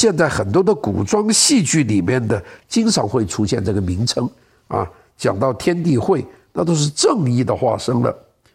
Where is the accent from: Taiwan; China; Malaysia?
China; Guangdong; 我们广东人叫统豪啊